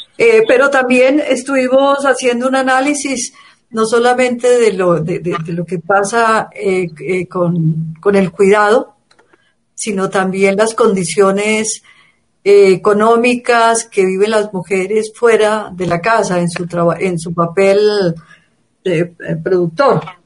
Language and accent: Spanish; Colombia; Pues soy de Colombia, vivo en Bogotá